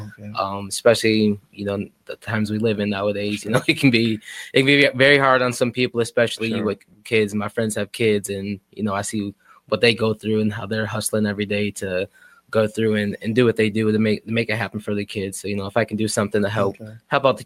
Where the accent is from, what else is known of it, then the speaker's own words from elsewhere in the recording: Muskegon, Michigan, United States; born and raised in Muskegon.